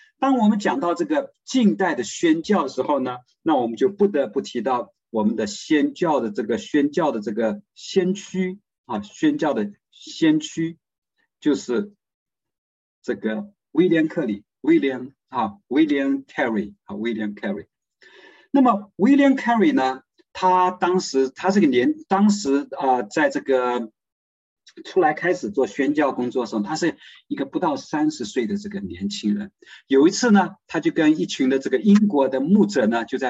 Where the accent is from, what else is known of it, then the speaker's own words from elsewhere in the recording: China; 那么我自己是在这个中国大陆长大。